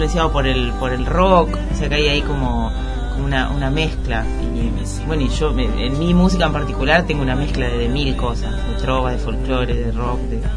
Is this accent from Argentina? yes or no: yes; Guatimosín, Córdoba, Argentina; moved away as an adult; habla de mi pueblo, de Guatimosín. Yo nací en la provincia de Córdoba, en un pueblito de 3.000 habitantes, y hasta los 18 años que no me fui a vivir a Rosario